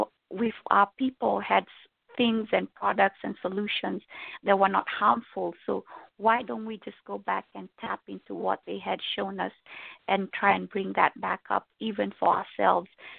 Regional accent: Kenya; I'll just share again a little background. I'm from Kenya

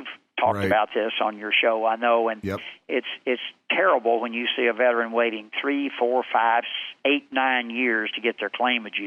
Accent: Tennessee, United States; We have a TVA lake in my hometown called Boone Lake.

